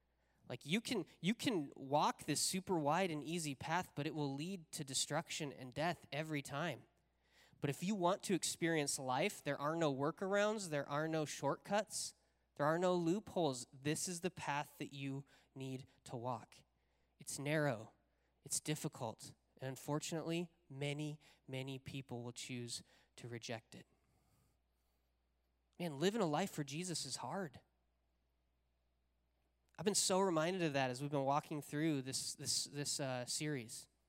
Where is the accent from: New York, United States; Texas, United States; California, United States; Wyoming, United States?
Wyoming, United States; I'm from Wyoming. I don't know how tides work.